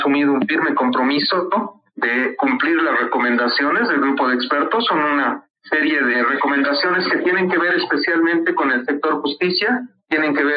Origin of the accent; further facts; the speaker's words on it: Bolivia; autor mediato de los hechos que han ocurrido en mi país y que ha marcado la muerte de muchos bolivianos.